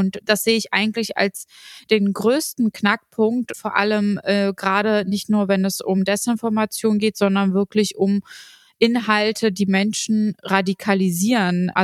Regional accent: Schwerin, Mecklenburg-Vorpommern, Germany; ich bin in Schwerin aufgewachsen. Mit meinem Migrationshintergrund

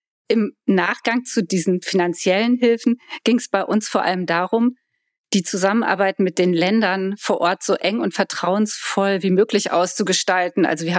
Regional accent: Koblenz, Rhineland-Palatinate, Germany; Also ich komme aus Koblenz, da hat man jedes Jahr Hochwasser.

